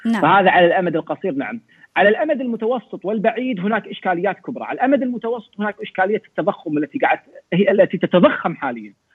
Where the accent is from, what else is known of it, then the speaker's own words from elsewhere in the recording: Kuwait; يمكن عندنا بالكويت شوية ديمقراطية شوية